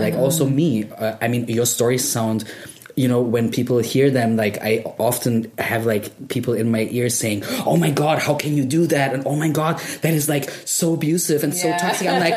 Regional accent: Germany; Me growing up in Germany

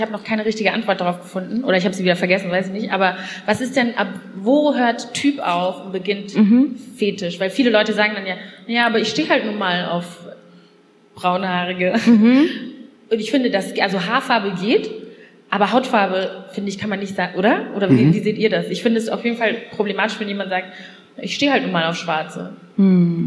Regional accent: North Rhine-Westphalia, Germany; ich bin im Ruhrgebiet aufgewachsen, ich sag mal Ruhrgebiet, aber eigentlich ist es am Niederrhein

